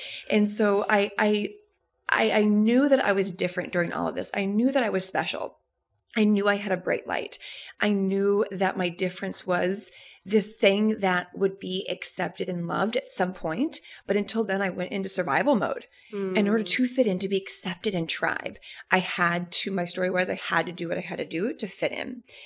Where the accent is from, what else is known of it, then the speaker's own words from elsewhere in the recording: Gettysburg, Pennsylvania, United States; also born or lived in Colorado; And then as I got older, and started to probably around, you know, fifth grade, we moved from Colorado to Gettysburg, Pennsylvania, for my dad to go into seminary.